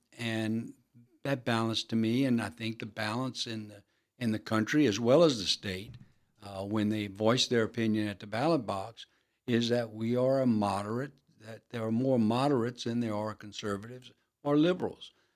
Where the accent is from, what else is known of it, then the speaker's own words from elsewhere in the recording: Louisiana, United States; I'm Cajun. I'm not here because my daddy came from France. My great great great number nine came from Nova Scotia.